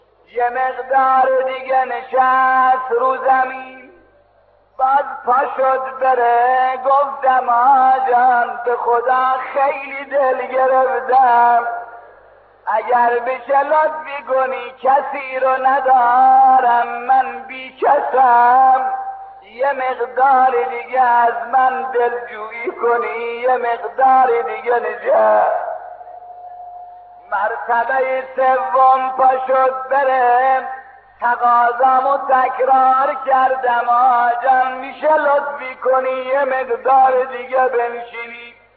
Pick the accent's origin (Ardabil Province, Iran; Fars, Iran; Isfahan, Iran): Isfahan, Iran; Kashan; من از ایرانم. فرمود از کدوم شهری؟ گفتم از شهر کاشانم. گفت از کدوم محله؟ گفتم محله سلطان میرحمدم.